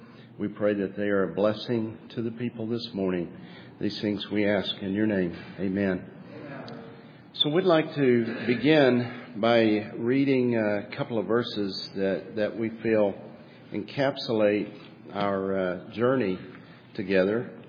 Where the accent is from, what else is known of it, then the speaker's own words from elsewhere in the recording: Bearden, Arkansas, United States; I grew up in Bearden, Arkansas, a small town in southern Arkansas, next to the big city of Camden